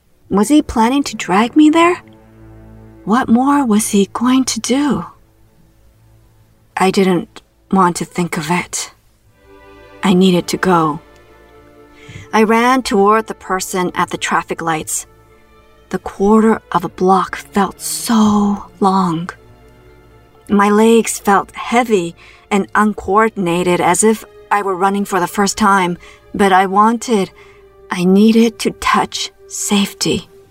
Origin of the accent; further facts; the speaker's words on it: Toronto, Ontario, Canada; I was walking my hometown of Toronto, Canada.